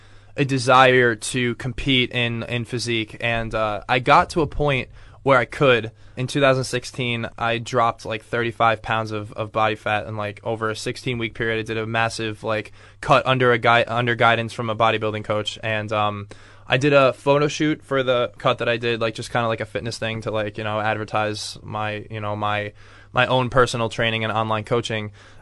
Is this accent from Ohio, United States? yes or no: no; New Jersey, United States; now in New York City, United States; And I'm originally from New Jersey, and I will always call New Jersey home.